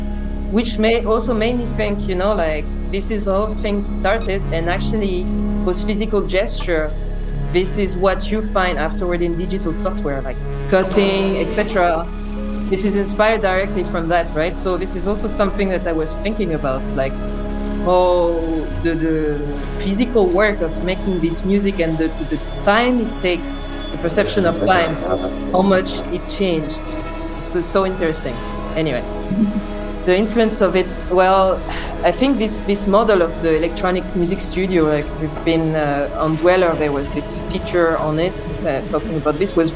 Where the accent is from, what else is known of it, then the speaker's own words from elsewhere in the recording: France; first language French; English is a second language; I come from France originally, but we're doing this interview in English now. But I'm a French native speaker.